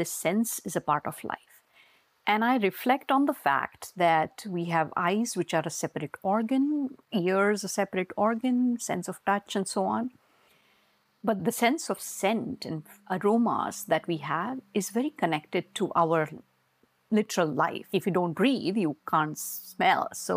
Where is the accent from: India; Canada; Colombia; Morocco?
India; also born or lived in Mumbai; now in United States; But that's where I grew up in India. Then I moved to Mumbai and I lived most of my working life in Mumbai and obviously traveled through work in different cities. And then, I came to the US after I got married.